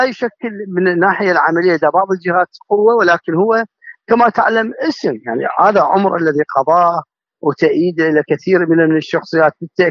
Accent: Iraq; وهذا حصل عندنا في العراق

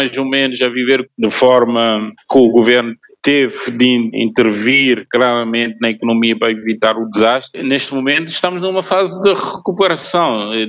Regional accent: Cape Verde; first language Cape Verdean Creole; Portuguese is a second language; Vais a Lisboa, falas bastante crioulo, que é a nossa língua materna, né?

